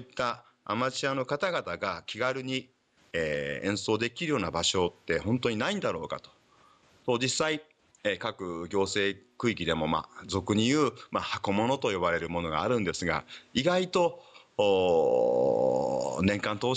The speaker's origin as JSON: {"language": "Japanese", "town": "Awa", "region": "Tokushima", "country": "Japan", "tie": "born or raised there", "said": "そこに住んでおりまして、生まれも育ちも阿波市と。"}